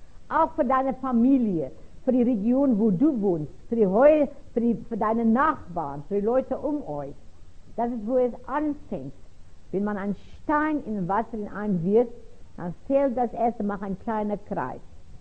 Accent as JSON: {"language": "German", "town": "Pretoria", "region": "Gauteng", "country": "South Africa", "second_language": "German", "said": "ich komme aus der Stadt Pretoria in Südafrika. Und das war immer bekannt als die Apartheid-Stadt."}